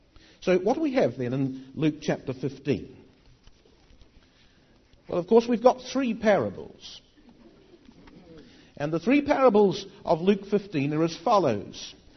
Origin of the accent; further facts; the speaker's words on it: New Zealand; I'm from New Zealand, and there on the other side of the world